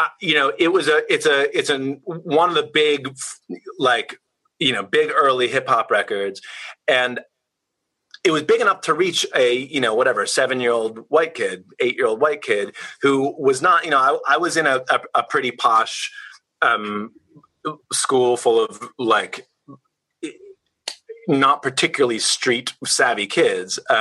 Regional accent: Washington, District of Columbia, United States; But I'll say I grew up in Washington, D.C., and most people when they say I grew up in D.C., they generally, you know, they often mean the distant suburb somewhere. I lived actually in the city in the city itself.

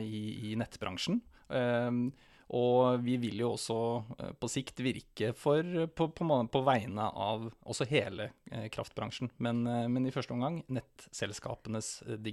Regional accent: Finnmark, Norway; also born or lived in Vadsø; Ja, født og oppvokst i Finnmark. Jeg bodde i Vadsø i 13 år.

